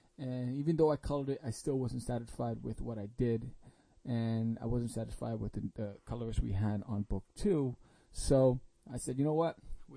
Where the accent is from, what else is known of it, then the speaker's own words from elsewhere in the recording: New York City, New York, United States; We're all from New York.